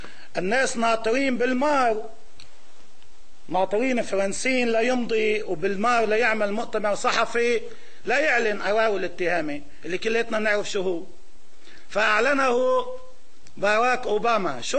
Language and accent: Arabic; Lebanon; أن لا نتدخل كلبنانيين فيما يجري في سوريا